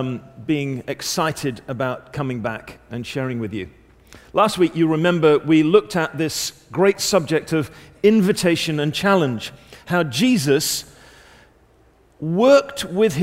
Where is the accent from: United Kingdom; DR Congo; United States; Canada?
United Kingdom; England; as always, being slightly English